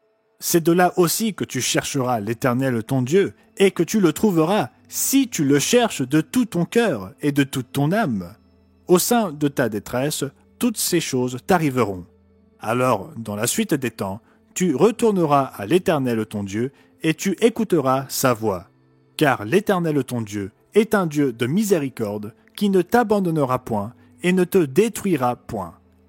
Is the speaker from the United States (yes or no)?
yes; United States; Personnellement, je suis un Américain, et laissez-moi être franc avec vous au sujet de mon pays.